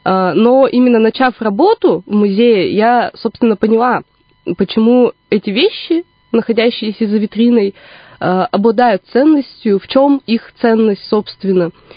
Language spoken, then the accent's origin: Russian; Irkutsk, Irkutsk Oblast, Russia; born there; Да, я родилась в Иркутске.